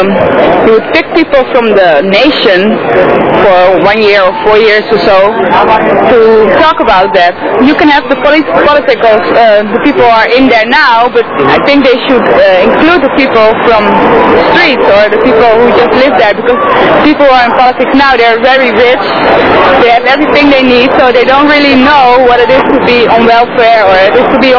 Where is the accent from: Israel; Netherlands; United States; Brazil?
Netherlands; Amsterdam, North Holland; No, I'm from Amsterdam.